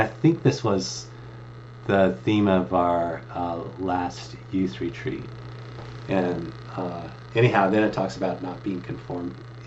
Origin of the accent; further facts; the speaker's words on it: Ithaca, New York, United States; growing up in Ithaca is kind of a mixture of some really.